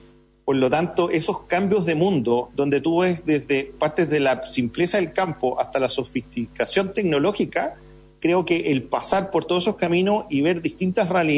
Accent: San Pablo, Los Lagos, Chile; born there; yo nací en cerca de San Pablo, digamos, que es un pueblo muy chiquito.

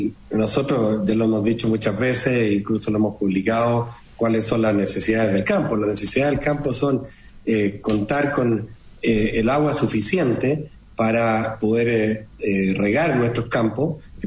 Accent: Chile; Estamos, como buen chileno diríamos, en el poto del mundo.

